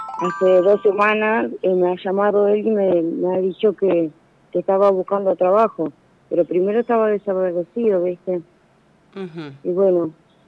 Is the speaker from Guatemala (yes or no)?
no; Santa Fe, Argentina; No, yo soy de la ciudad de Santa Fe.